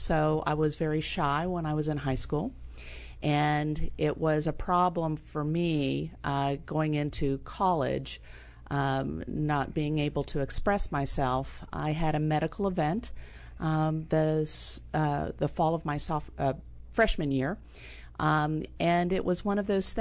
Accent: Richardson, Texas, United States; also born or lived in Wilmington, Delaware; Originally Wilmington, Delaware, but I grew up in Texas.

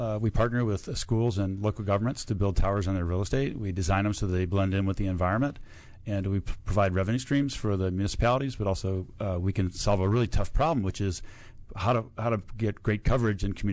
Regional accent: Cleveland, Ohio, United States; I was the oldest boy, you know, just growing up in Cleveland when I grew up, you know, we were all very, very independent.

